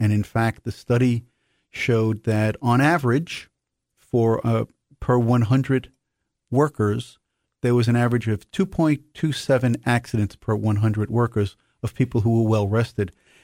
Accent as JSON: {"language": "English", "town": "New York City", "region": "New York", "country": "United States", "tie": "born or raised there", "said": "I grew up in New York City, and I was very used to hearing fire engines and trucks like this going by all hours of the day"}